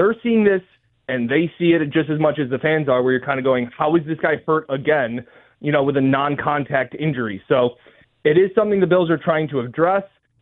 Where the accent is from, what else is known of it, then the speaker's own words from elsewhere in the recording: Webster, New York, United States; Yeah, I grew up in Webster, man.